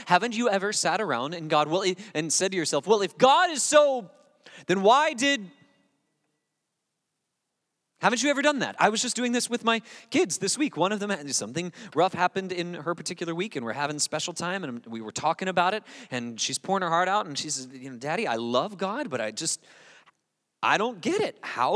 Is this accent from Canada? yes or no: no; Gulf Coast, United States; I grew up in the Gulf Coast, and we would go out on the water